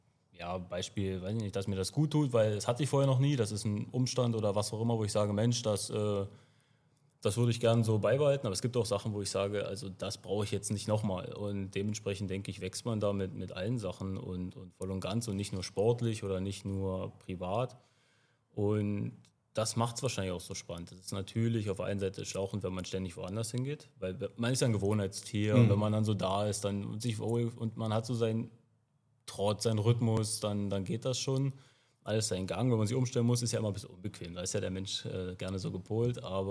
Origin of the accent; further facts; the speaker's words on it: Brandenburg, Germany; also born or lived in Weißwasser; Ja, aus dem Osten der Republik. Ich bin in Weißwasser bin ich, habe ich Schützenlaufen gelernt, bin ich sportlich ja groß geworden, komme aber eigentlich aus Brandenburg, muss man vielleicht dazu sagen. Jetzt nicht weit weg, aber da liegen quasi meine Wurzeln.